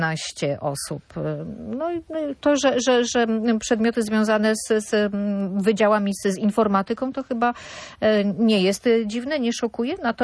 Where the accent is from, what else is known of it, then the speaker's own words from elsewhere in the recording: Warsaw, Masovian Voivodeship, Poland; mieszkam u dziadków, tak, a jestem z Warszawy, to prawda.